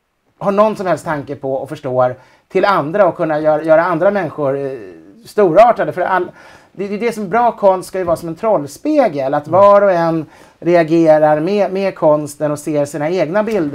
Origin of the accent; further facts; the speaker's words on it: Sweden; jag är ändå svensk liksom, fast jag hade en förfäder från Belgien på 1700-talet.